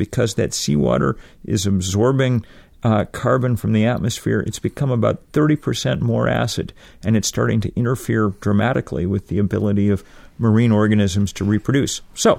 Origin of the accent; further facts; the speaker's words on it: Vermont, United States; Summer of 2008, it was my home state of Vermont